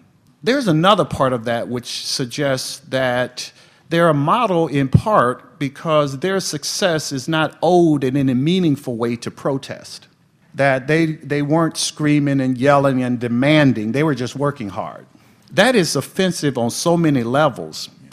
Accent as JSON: {"language": "English", "town": "Mobile", "region": "Alabama", "country": "United States", "tie": "born or raised there", "also_born_or_lived": "Harlem", "said": "I grew up in Mobile, Alabama. I was born in Harlem, but I grew up in Mobile, all-black neighborhood."}